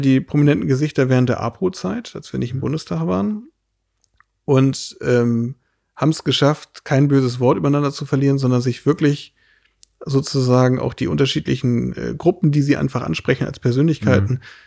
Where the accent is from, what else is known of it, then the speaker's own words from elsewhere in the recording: Schleswig-Holstein, Germany; wir leben jetzt hier in unserer lauenburgischen Heimat bei Hamburg, wo ich herkomme